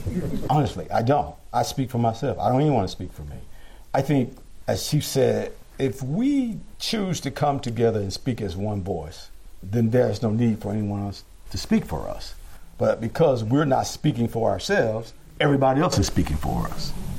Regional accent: the South, United States; I'm from the South. I grew up, oh my God, y'all don't even want to go there. I grew up, my high school, I graduated high school in 1981. In 1981 at Watson Chapel High School, we could not have the prom together with our white students.

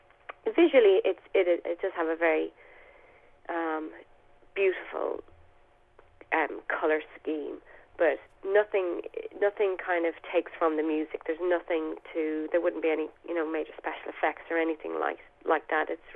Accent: Ireland; we're five Irish lassies out there doing our thing

